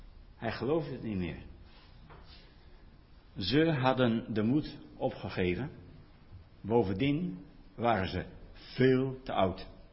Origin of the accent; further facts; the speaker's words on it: Drenthe, Netherlands; accent: Drents; Niet zozeer over mijn Drentse dialect, wat ik dagelijks koeterwaal. Ja, wel leuk dat ik als Drent jullie taalles ga geven.